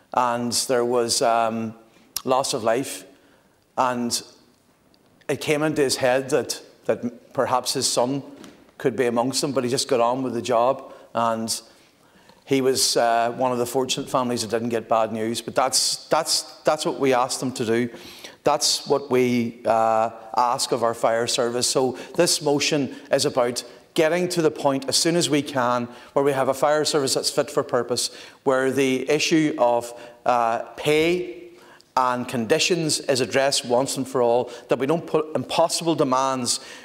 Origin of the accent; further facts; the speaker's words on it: Buncrana, County Donegal, Ireland; my hometown of Buncrana